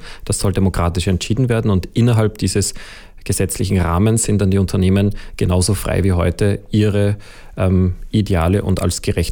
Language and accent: German; Salzburg, Austria; als ich bin in der Natur aufgewachsen in Salzburg